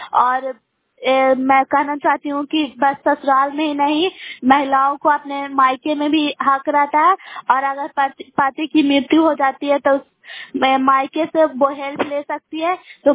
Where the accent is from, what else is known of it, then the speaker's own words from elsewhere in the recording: Bairiganj, Bihar, India; मैं ग्राम बैरीगंज के निवासी हूँ